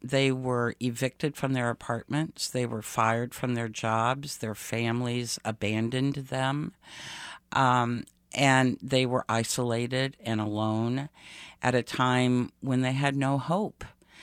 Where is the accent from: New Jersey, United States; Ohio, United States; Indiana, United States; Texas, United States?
Indiana, United States; Terre Haute; I was born and raised in Terre Haute, Indiana, and no offense to Terre Haute, Indiana, but my one goal in life was to get out of Terre Haute, Indiana.